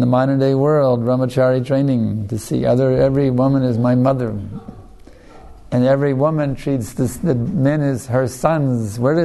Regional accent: United States; I know, I grew up in America.

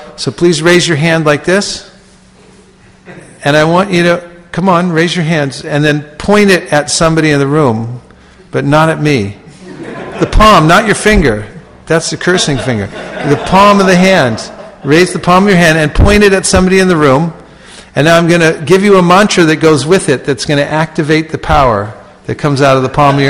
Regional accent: San Francisco, California, United States; Or better yet, I start off with, I'm from San Francisco. Where are you from? I tell them first, San Francisco, where are you from?

